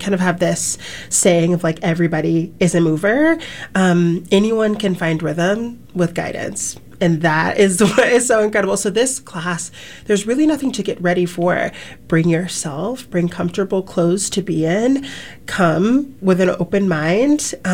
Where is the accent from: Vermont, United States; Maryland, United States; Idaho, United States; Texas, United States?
Idaho, United States; Boise; I got a full tuition scholarship to attend a ballet training program in my hometown, Boise, Idaho.